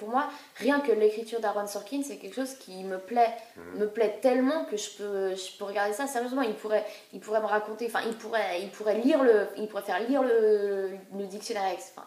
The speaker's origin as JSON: {"language": "French", "country": "Switzerland", "said": "c'est parce que je suis suisse"}